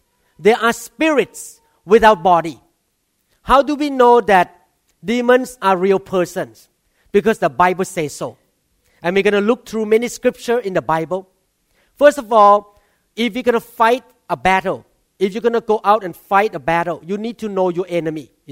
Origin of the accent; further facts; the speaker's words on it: Thailand; when I grew up in Thailand